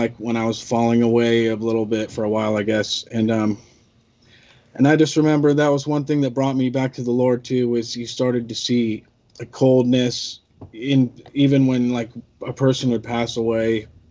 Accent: Albany, Oregon, United States; I grew up in Albany, Oregon, and kind of a circle of, I was always kind of outside the circle

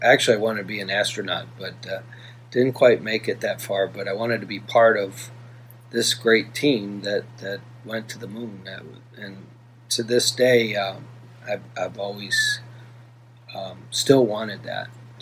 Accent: Cleveland, Ohio, United States; And then I was originally from Cleveland, so I wanted to come back home.

